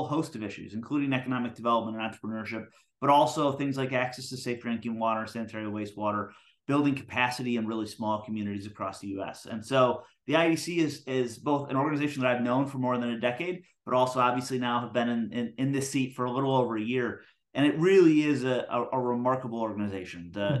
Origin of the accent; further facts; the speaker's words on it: Michigan, United States; So I grew up in Michigan. I went to Michigan State for school